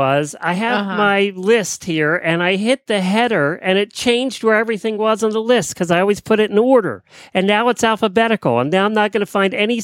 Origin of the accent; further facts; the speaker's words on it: Ocala, Florida, United States; Good Monday morning, everybody. … from Ocala, Florida.